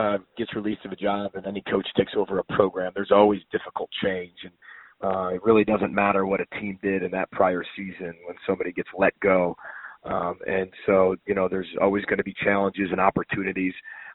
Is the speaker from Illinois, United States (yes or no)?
yes; Chicago, Illinois, United States; Well, I've known about Floyd of Rosedale for a long time, growing up in Big Ten country in Chicago, and I kind of knew all about the Big Ten rivalries.